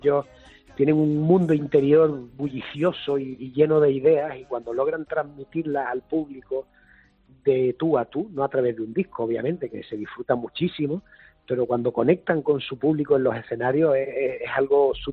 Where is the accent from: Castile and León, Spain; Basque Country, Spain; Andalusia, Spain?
Andalusia, Spain; Málaga